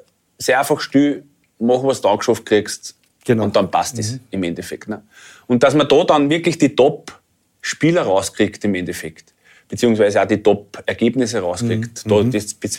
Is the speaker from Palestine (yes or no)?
no; Austria; man kann einfach nicht als Österreicher gleich arbeiten wie die Deutschen